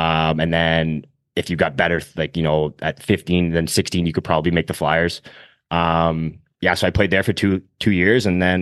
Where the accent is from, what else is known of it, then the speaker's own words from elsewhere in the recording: Riverview, New Brunswick, Canada; So yeah, I grew up in Riverview. Still spend my summers there. Still have all my parents, my grandfather still live there. All my buddies are there. So yeah, it's definitely home.